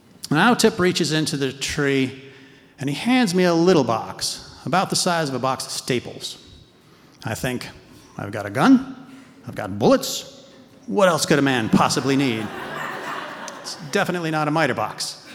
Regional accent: Chicago, Illinois, United States; Now, I grew up in Chicago, and we hated guns.

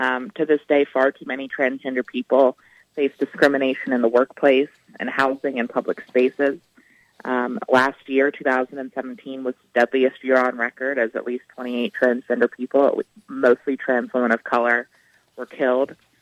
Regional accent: Delaware, United States; to fighting for equality in my home state of Delaware and around the nation

